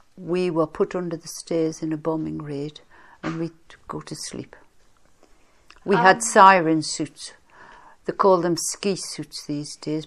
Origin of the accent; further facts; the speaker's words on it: North East England, United Kingdom; I was born and bred on Tyneside, which was a major shipbuilding river, the River Tyne.